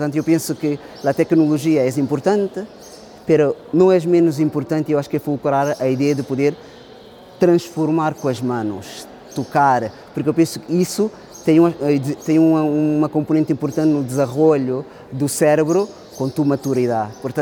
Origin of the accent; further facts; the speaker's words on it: Portugal; Eu sou português, na verdade minha madre era vinda de Angola